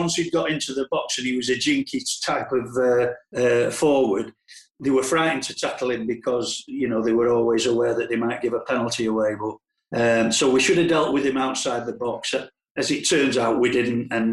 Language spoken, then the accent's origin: English; Manchester, North West England, United Kingdom; when I was a little lad growing up in Woodhouse Park